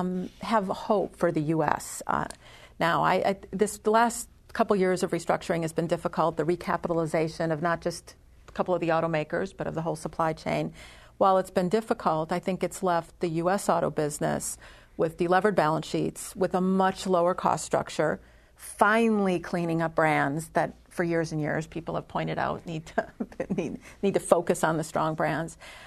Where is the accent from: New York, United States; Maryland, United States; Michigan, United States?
Michigan, United States; Detroit; now in Mexico City, Mexico; maybe it's just because I'm from Detroit and I don't see as great a difference as some other people who do that.